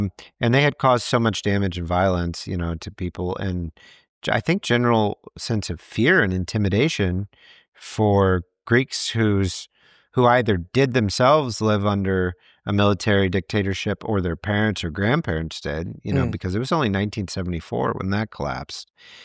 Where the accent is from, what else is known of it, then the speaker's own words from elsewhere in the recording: Texas, United States; I mean, you know, I can tell you that I grew up in Texas.